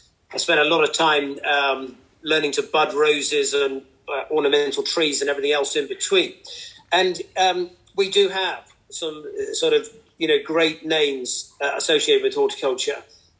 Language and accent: English; South West England, United Kingdom; I come from Cornwall, and the Eden Project's been a fantastic innovation again with global significance now.